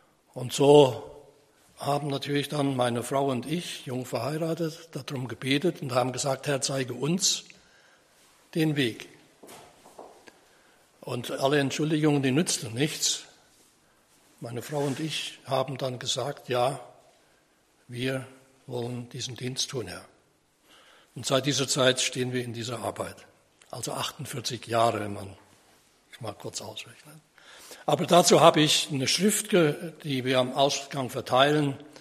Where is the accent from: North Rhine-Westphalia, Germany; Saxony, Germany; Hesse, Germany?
Hesse, Germany; Damshausen; born there; Ich bin geboren in Damshausen, bin verheiratet mit meiner lieben Frau Karin. Wir wohnen in Friedensdorf